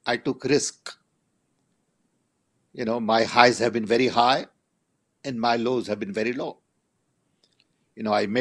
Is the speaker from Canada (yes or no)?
no; India; now in United States; first generation immigrant in America. We never lost track of the fact that we came from poor family. We came from India. We were part of a very large joint family.